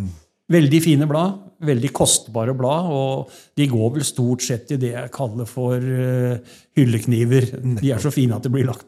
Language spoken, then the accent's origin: Norwegian; Telemark, Norway; Jeg kommer jo fra Telemark.